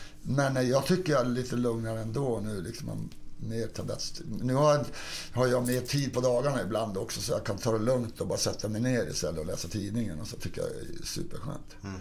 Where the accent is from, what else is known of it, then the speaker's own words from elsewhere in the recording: Kiruna, Norrbotten County, Sweden; Jag är född i Kiruna. Ja. Ja, så egentligen är ju min hemstad Kiruna.